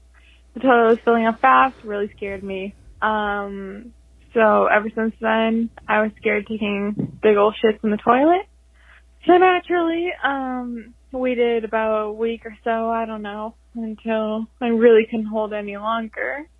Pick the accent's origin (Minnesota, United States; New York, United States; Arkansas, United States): Arkansas, United States; from Arkansas.